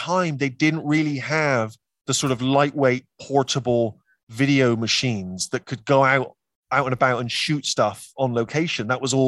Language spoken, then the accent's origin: English; United Kingdom; when MASH was shown when I was growing up on British TV, it did not have a laugh track.